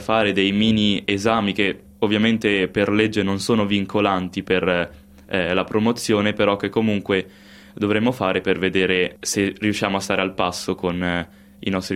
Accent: Trecate, Piedmont, Italy; moved away as an adult; now in Australia; vengo da Trecate, una cittadina di 20.000 abitanti del Piemonte, nel confine con la Lombardia. Infatti siamo un po' una città di mezzo, possiamo dire.

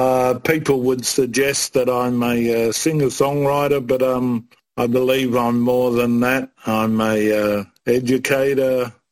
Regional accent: Melbourne, Victoria, Australia; also born or lived in New South Wales; I am not a Victorian. I was born in New South Wales, but because of circumstance back in the 60s, got forcibly removed and brought down to Melbourne here. And I've been here for a very long time

